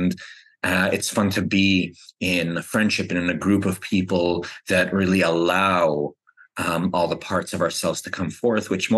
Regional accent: Canada; growing up in Canada, you're Canadian, you're very nice and polite.

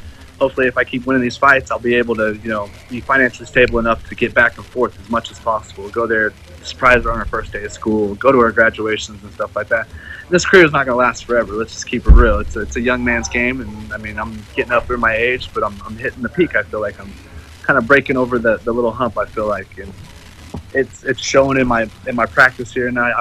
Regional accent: Oklahoma, United States; Well, my mom and dad both moved to Oklahoma, but I grew up on the Osage Nation Reservation

